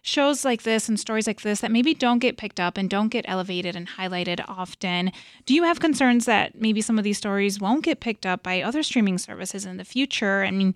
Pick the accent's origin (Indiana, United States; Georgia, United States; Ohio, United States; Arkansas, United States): Indiana, United States; Yeah. I mean, I grew up in Indiana.